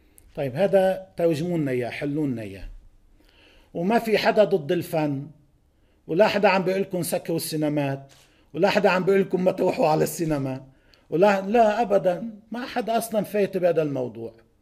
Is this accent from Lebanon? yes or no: yes; Lebanon; يا خي أنا واحد لبناني